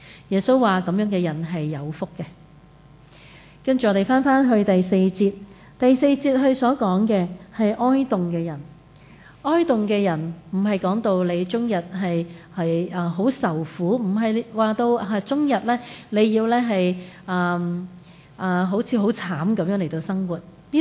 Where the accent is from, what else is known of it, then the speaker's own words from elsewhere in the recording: Hong Kong; 可能我们都是香港的人，我们都很少去经历很肚饿的这个境况